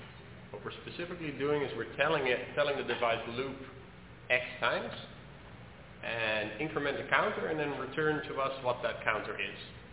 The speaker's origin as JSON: {"language": "English", "country": "Netherlands", "lives_now": "San Francisco, United States", "said": "I'm originally from the Netherlands. I actually live in San Francisco now for about for almost 4 years."}